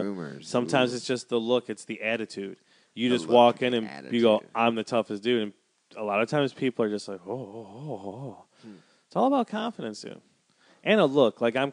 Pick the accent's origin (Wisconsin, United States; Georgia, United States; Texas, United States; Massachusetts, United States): Wisconsin, United States; I'm mixed, dude. I'm from Wisconsin, like that.